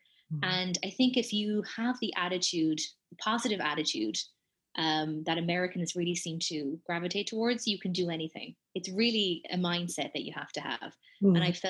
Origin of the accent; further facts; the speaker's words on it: Ireland; moved away as an adult; My husband, now husband, and I moved to Toronto from Ireland in 2013.